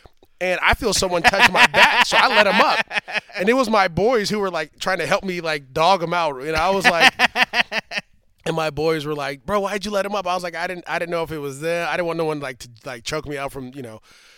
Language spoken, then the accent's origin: English; California, United States; I told you I'm from the Bay Area.